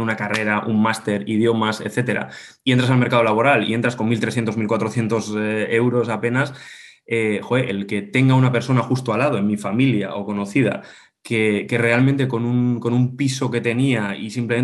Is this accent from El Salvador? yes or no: no; Bilbao, Basque Country, Spain; soy un chico de Bilbao, de 34 años, soy economista.